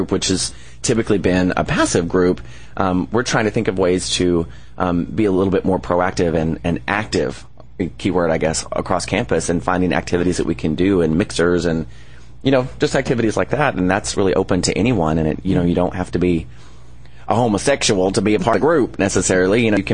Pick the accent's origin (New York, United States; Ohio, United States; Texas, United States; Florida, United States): Texas, United States; Arlington; here I grew up in Arlington, my family, Fort Worth, and so, you know, Dallas was the devil.